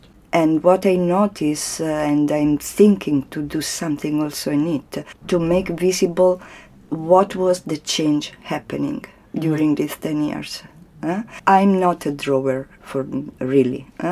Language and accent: English; Italy; now in Auroville, India; I come from Italy, so in Italy, mandala is, Tibet, India, we don't know.